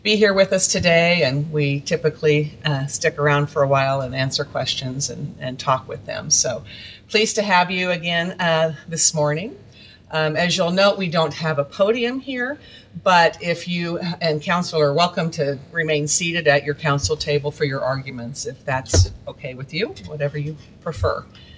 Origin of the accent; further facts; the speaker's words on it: North Platte, Nebraska, United States; I'm from North Platte.